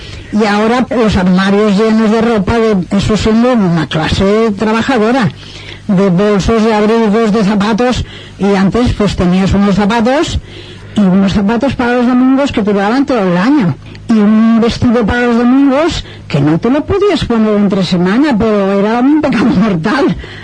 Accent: Valencian Community, Spain; Yo, como soy del Carañal, tenía otras fiestas maravillosas, la Semana Santa.

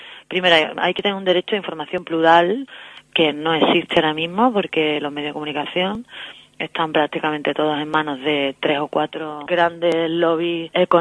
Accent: Seville, Andalusia, Spain; se hizo en Sevilla, que es de donde yo soy

